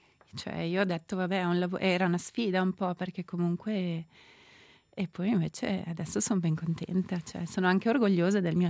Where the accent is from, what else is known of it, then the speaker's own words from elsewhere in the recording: Giubiasco, Ticino, Switzerland; nel senso sono di Giubiasco